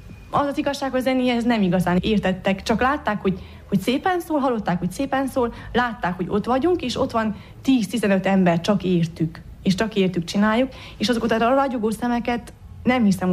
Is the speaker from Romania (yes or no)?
yes; Sântimbru, Harghita, Romania; Én Csíkszentimről vagyok, falusi iskolába végeztem az 1-8 osztályomat